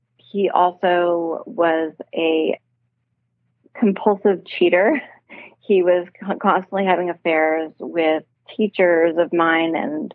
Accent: Midwest, United States; I grew up in the Midwest, and I had an alcoholic parent.

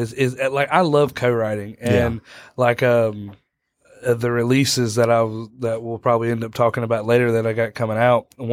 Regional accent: Greenville, South Carolina, United States; I was born in Greenville. I'm born and raised here.

